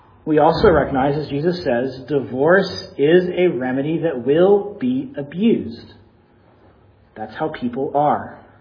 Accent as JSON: {"language": "English", "region": "Texas", "country": "United States", "said": "I come from Texas. I most recently lived in San Antonio."}